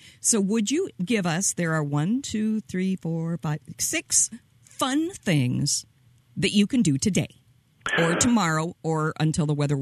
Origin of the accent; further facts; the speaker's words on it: Minnesota, United States; in my lifetime as a Minnesotan